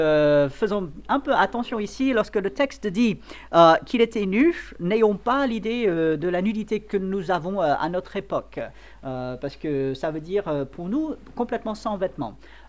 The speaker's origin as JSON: {"language": "French", "country": "France", "said": "Et en tant que Français, ça nous semble logique, normal."}